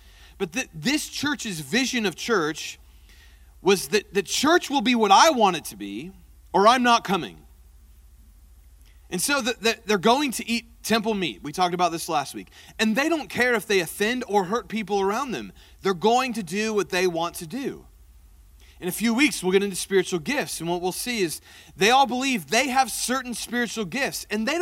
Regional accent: Indianapolis, Indiana, United States; moved away as an adult; now in Kansas City, United States; So I grew up in Indianapolis, which means that I grew up a Colts fan.

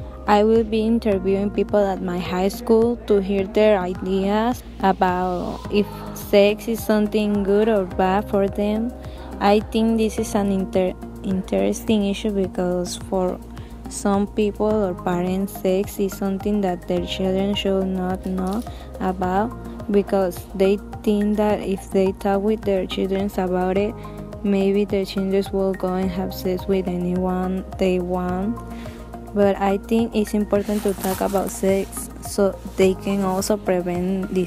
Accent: Mexico; I'm 17 years old, I'm from Mexico.

